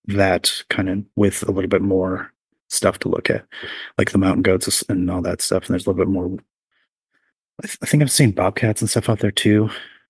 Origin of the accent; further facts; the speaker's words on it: Michigan, United States; Michigan.